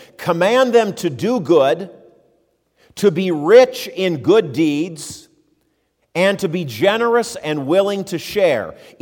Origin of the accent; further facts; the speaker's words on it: United States; I had no idea how people around the world looked at me as an American.